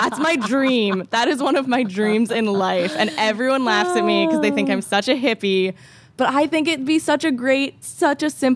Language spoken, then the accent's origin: English; New England, United States; My boyfriend, we grew up in New England where we might have a drought once a year, maybe.